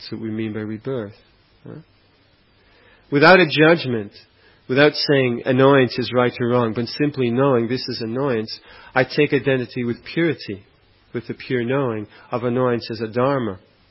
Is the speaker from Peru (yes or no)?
no; England, United Kingdom; I'm an Englishman anyway.